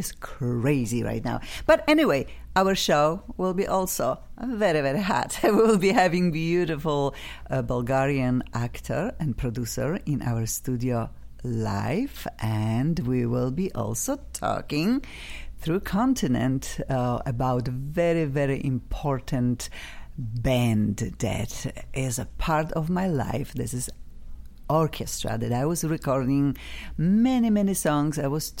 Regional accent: Gliwice, Silesian Voivodeship, Poland; English is a second language; And really, he's from my hometown, Gliwice, and I'm like just overwhelmed with joy.

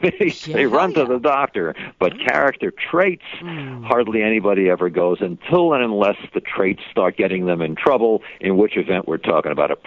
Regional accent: Connecticut, United States; I'm from Connecticut, and I'm talking to you from Connecticut

